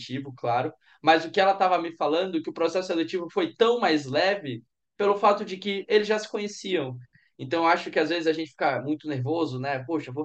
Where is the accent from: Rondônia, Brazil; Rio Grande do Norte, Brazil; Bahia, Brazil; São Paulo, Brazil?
Bahia, Brazil; Salvador; lá da minha cidade natal, de Salvador.